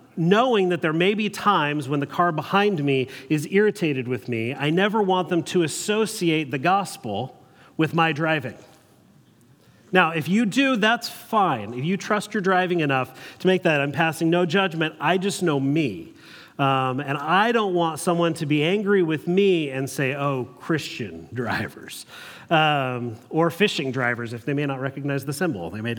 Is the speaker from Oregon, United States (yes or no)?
yes; Eugene, Oregon, United States; I too have spent most of my life as growing up in Eugene and then moving here grumbling about California drivers.